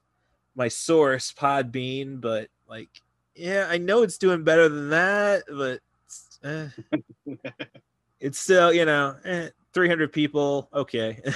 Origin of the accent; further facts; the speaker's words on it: Morton, Illinois, United States; I know plenty of people from my hometown of Morton, which is 15,000.